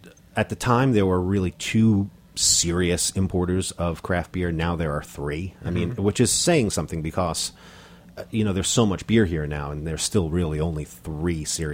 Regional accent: New Jersey, United States; I grew up in North Jersey. My family's from the Bronx.

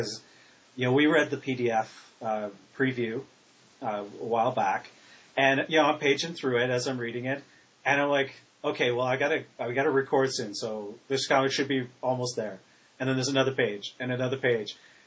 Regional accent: Canada; We're Canadian. We like to help.

